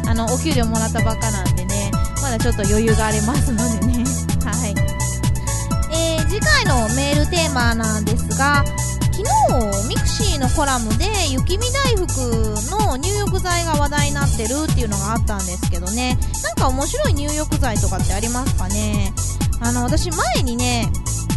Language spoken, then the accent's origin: Japanese; Fujisawa, Kanagawa, Japan; 僕の地元湘南藤沢では鳩サブレが有名です。